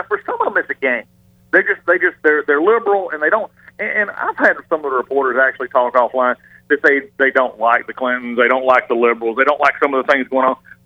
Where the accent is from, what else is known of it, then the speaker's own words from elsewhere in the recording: the South, United States; and I'm from the South, so if the average person sitting at the Waffle House